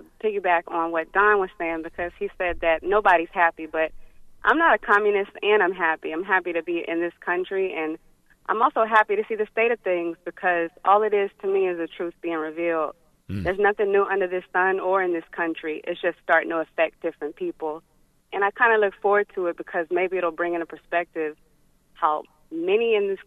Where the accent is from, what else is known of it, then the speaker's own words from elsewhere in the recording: United States; And me personally, I'm an American and I'm proud.